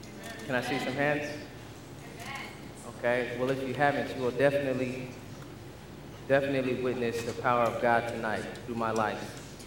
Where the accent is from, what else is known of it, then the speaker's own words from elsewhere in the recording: Sacramento, California, United States; born there; I was born in Sacramento, California. I'm 29 years old.